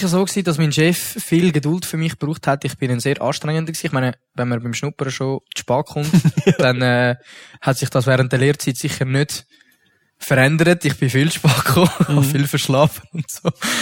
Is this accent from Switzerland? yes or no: yes; Gommiswald, St. Gallen, Switzerland; in Gomiswald, dort, wo ich herkomme und wo ich auch heute noch wohne, das ist mega konservativ dort.